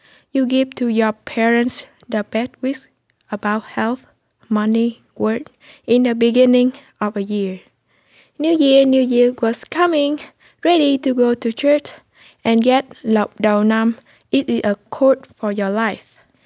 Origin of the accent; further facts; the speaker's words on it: Vietnam; English is a second language; I am from Vietnam.